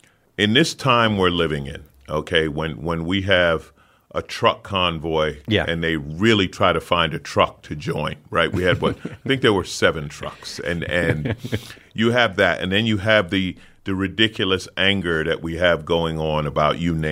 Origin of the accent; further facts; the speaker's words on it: New York, United States; I grew up in New York.